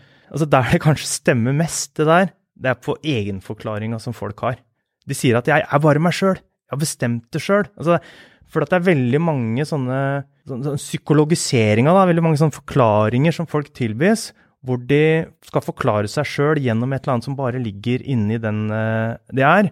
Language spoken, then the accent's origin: Norwegian; Akershus, Norway; Jeg vokste opp på Løkenjordet. Der bodde jeg til jeg var 15 år. Og der var det sånne firemannsboliger, og så var det noen villaer.